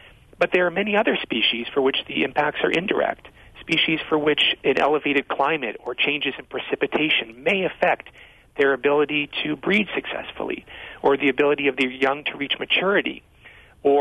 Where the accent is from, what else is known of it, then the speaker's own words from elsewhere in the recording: California, United States; we now have wolves in California, in my home state, for the first time in at least 80 or 90 years